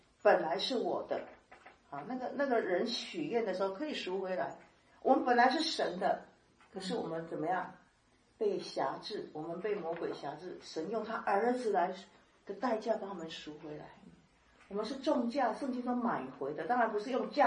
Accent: Taiwan; 就像好像我们台湾话叫复健哈

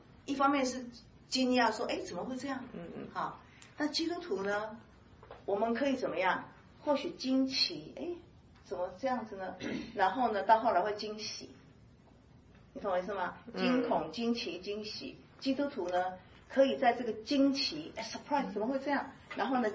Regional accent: Taiwan; 我们是台湾人啊，讲厦门话

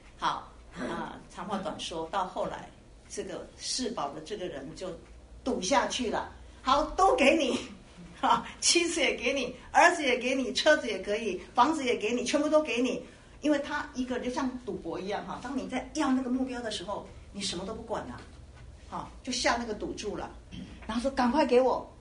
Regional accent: China; 我们是中国人，我们是东方人哈

